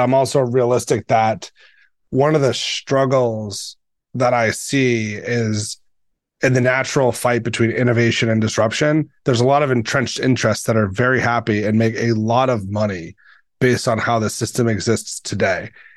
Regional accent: Boston, Massachusetts, United States; and I grew up in Boston and taxi medallions were considered the ultimate asset.

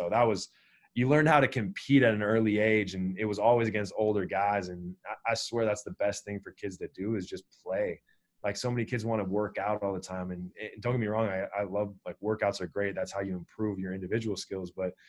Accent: Pullman, Washington, United States; I grew up in Pullman, Washington, out of Washington State, and was going to high school there

